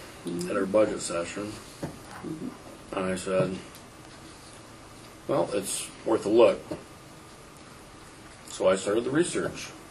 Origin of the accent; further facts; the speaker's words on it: Grand Rapids, Michigan, United States; I grew up in Grand Rapids.